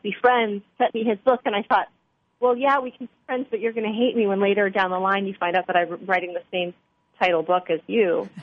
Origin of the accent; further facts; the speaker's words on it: California, United States; I mean, I'm a Californian, like, you know, in my growing up.